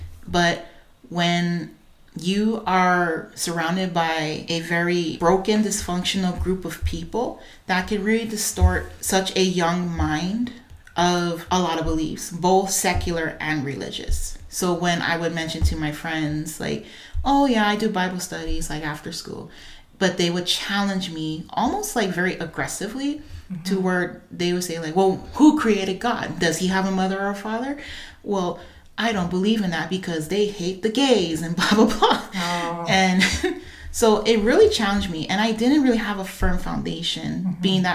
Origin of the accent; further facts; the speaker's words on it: Hawaii, United States; moved away as an adult; So I am originally from the Big Island of Hawaii. I am the youngest of my mother's four children. For the first 21 years of my life living on the islands